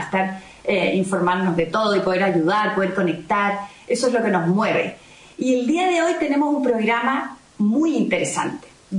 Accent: Chile; now in Madrid, Spain; yo soy chileno, ustedes saben, vivo aquí en Madrid hace 20 años

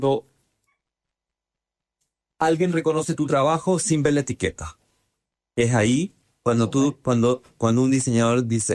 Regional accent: Chile; Nosotros los chilenos no nos gusta el color.

